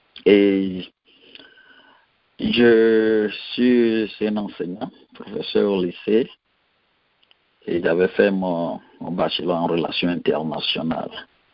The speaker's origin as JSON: {"language": "French", "country": "Togo", "lives_now": "United States", "said": "je suis né au Togo, je suis un Togolais, je parle Adja et il y a les frères Adja au Bénin, donc Bénin et Togo, nous sommes un."}